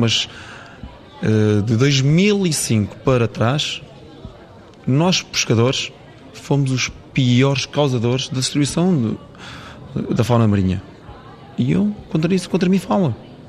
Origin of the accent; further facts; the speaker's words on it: Portugal; É por isso que eu às vezes sinto-me um bocado, sou português